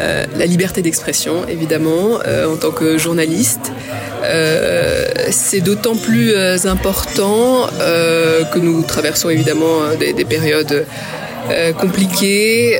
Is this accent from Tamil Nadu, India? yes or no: no; Mumbai, Maharashtra, India; j'étais à Mumbai, donc mon pays d'origine